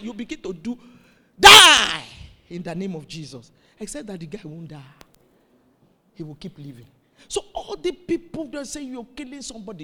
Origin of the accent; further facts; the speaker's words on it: Ibadan, Oyo, Nigeria; I've shared the testimony of a friend we grew up in Ibadan together.